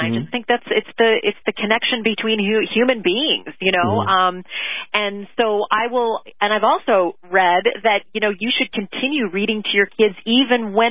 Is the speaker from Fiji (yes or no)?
no; Canada; I grew up in Canada where there was weather all around us.